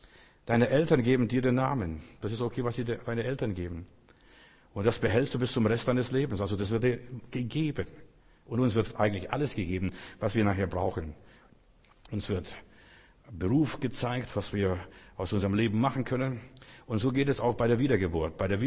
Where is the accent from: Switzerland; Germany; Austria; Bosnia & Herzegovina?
Germany; born there; Ich bin als Deutscher geboren, aber das habe ich gar nicht gewusst, ob ich Deutscher bin oder nicht und so weiter.